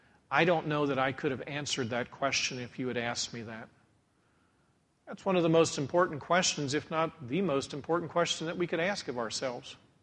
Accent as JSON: {"language": "English", "town": "Gettysburg", "region": "Pennsylvania", "country": "United States", "tie": "born or raised there", "said": "As a young man, I grew up in Gettysburg, Pennsylvania, right at the foot of the Lutheran Theological Seminary."}